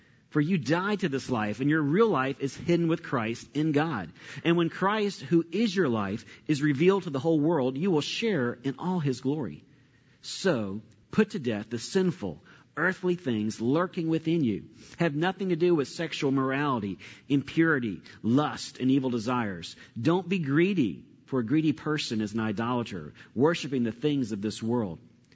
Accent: Atlanta, Georgia, United States; which growing up in Atlanta, both of us, we had not seen living down here 15-some years now

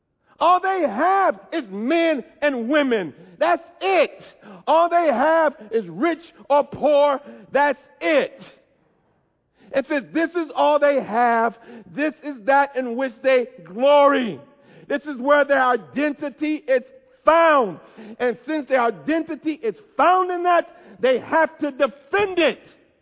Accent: United States; I am American. And I am glad to be it.

